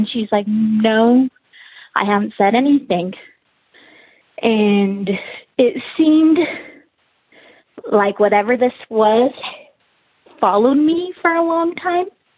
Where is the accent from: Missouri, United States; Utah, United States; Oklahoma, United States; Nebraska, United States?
Utah, United States; I'm from Utah.